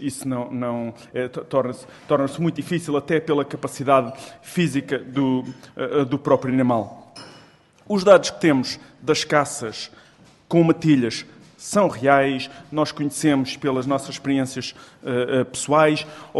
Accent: Lourinhã, Lisbon, Portugal; Eu sou da Lourinhã, os meus antepassados são da Lourinhã desde o século XVII e vivo na aldeia das Cesaredas, que tem 300 habitantes, em pleno campo.

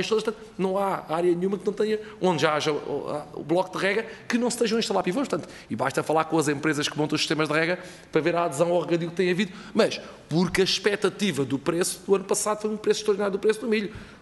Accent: Alentejo, Portugal; eu sou alentejano, tanto posso falar.

